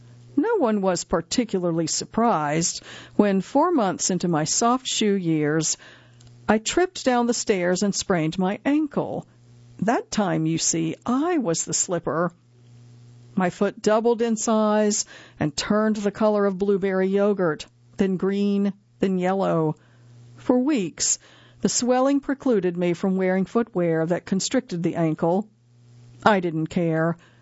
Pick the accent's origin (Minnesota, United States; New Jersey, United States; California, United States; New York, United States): New York, United States; As a New Yorker in L.A., I believed the slippers were a testament to my transience